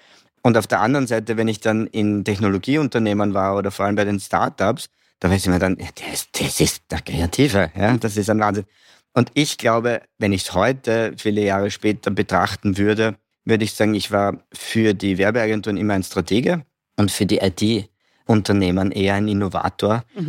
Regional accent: Vienna, Austria; born or raised there; also born or lived in Graz

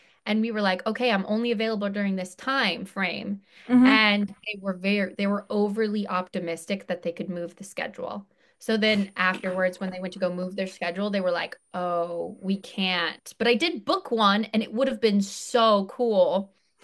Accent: Ohio, United States; I'm from Ohio, so like I'm used to being really cold.

